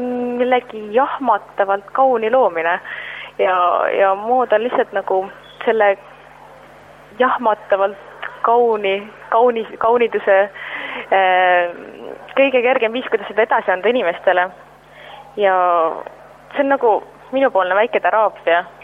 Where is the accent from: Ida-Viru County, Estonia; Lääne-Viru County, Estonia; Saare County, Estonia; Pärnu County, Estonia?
Saare County, Estonia; ma olen Saaremalt. Nende jaoks on lihtsalt mõistmatu, et kuidas saab nii kaugel elada.